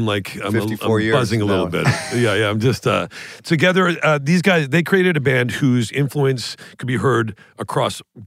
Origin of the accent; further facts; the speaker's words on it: Toronto, Ontario, Canada; I grew up in Toronto